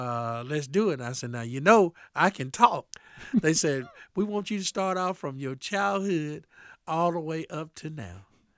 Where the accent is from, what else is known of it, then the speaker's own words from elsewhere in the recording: North Carolina, United States; because I'm from the North Carolina where there's red clay and squirrels scratching up the tree